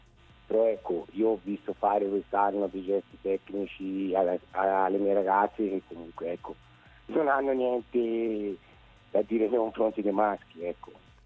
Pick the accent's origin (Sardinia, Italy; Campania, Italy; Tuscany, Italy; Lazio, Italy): Tuscany, Italy; Siena; Certo, io vedo e sento, essendo senese, poi parecchio attaccamento al femminile